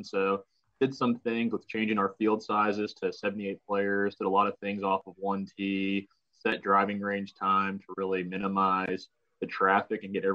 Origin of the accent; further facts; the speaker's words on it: Columbus, Ohio, United States; Oh, originally from Columbus, Ohio.